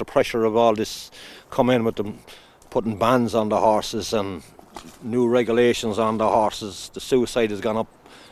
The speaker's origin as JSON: {"language": "English", "country": "Ireland", "said": "We're Irish people, we're born and reared in it, you know."}